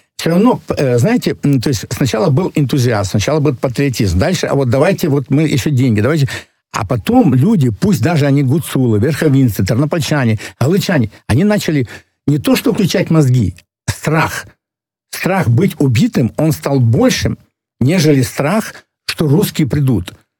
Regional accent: Zakarpattia Oblast, Ukraine; Да, я родом из Закарпатья

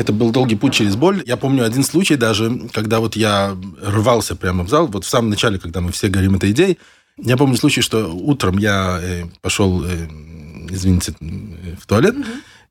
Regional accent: Mogilev, Mogilev Region, Belarus; Я родился в Советском Союзе. И вот первая качалка в Могилеве у нас в городе открылась в каком-то подвальном помещении в институте.

